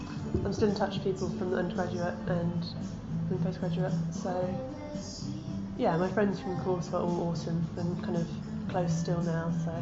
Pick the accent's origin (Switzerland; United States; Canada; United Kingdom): United Kingdom; Haslemere, South East England; now in Brighton, United Kingdom; Haslemere in Surrey, which is shit in comparison to Brighton. It's, yeah. Yeah, very conservative, very boring town.